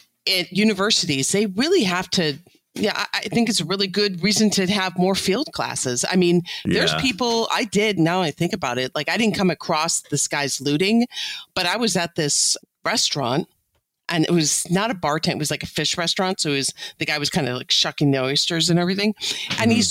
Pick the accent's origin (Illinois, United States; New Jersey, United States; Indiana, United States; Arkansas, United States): Illinois, United States; and I'm from Illinois, so there's basements and some, you know, us falling through.